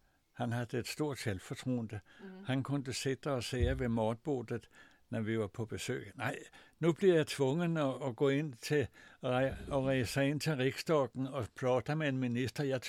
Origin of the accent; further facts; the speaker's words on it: Central Denmark Region, Denmark; Och vi växte upp utanför Aarhus.